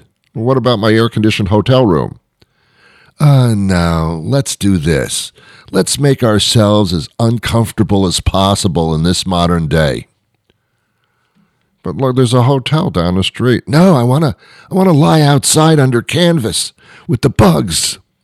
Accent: New York City, New York, United States; I'm from New York City originally.

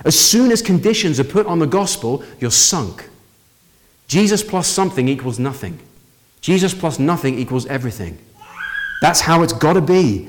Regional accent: United Kingdom; You know, I'm often told as a British person that the empire, the British Empire, is one of the worst things that could have happened in history.

